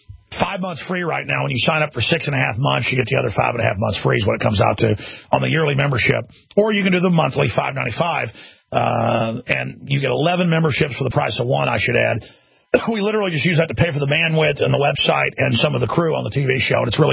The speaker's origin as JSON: {"language": "English", "town": "Dallas", "region": "Texas", "country": "United States", "tie": "born or raised there", "said": "preparing me for this in the school of being streetwise growing up in Dallas"}